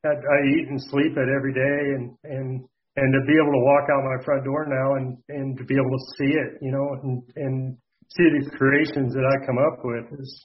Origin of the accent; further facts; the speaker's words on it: Iowa, United States; I'm 45. I was born and raised in Central Iowa.